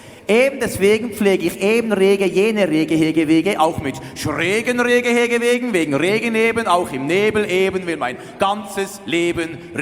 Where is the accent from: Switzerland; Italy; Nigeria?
Switzerland; aber ich bin aus der Schweiz